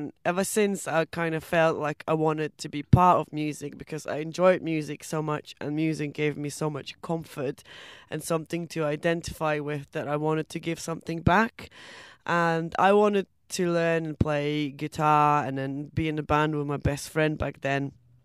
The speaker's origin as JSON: {"language": "English", "country": "Germany", "tie": "born or raised there", "moved": "yes", "lives_now": "United Kingdom", "said": "And while I was growing up in Germany, I thought it was kind of something that people weren't very comfortable with."}